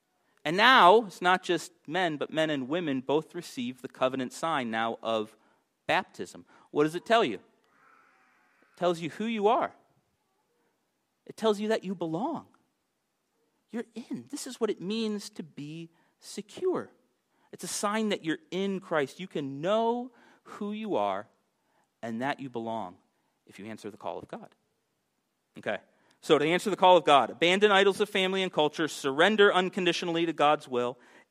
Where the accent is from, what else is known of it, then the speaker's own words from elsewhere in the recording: Miami, Florida, United States; That's my team. I grew up in Miami.